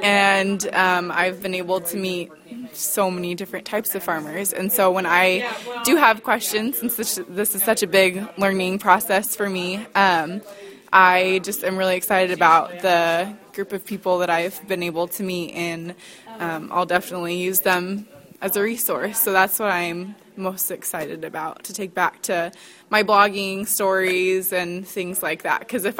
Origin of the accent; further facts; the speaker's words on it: California, United States; I'm from California.